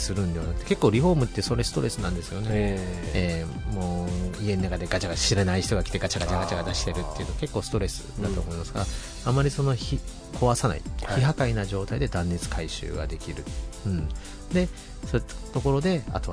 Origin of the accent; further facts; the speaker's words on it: Hiroshima, Japan; now in Tajima, Japan; まあ、広島、出身は広島なんですけども